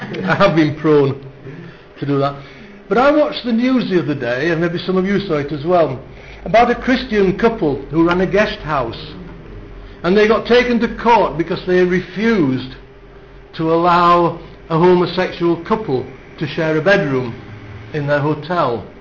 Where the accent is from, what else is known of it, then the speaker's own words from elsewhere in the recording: Halifax, Yorkshire and the Humber, United Kingdom; born there; I was born in Halifax in West Yorkshire.